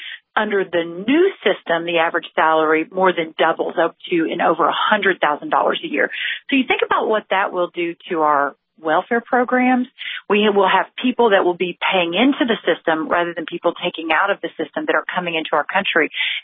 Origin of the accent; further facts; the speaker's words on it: Texas, United States; I'm from Texas. Those of us who have been living along in the border states for some time know this is a crisis